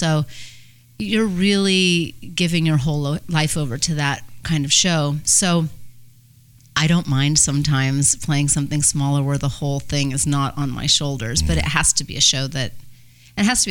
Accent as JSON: {"language": "English", "town": "Riverside", "region": "California", "country": "United States", "tie": "born or raised there", "said": "I grew up in Riverside. I don't know if that's lucky, but I grew up in Riverside, and we had a huge theater in town called Riverside Civic Light Opera"}